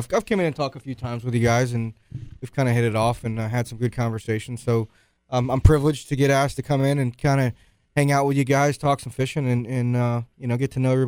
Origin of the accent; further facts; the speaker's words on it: Apollo Beach, Florida, United States; Like I said, I'm from Apollo Beach down on the South Shore area.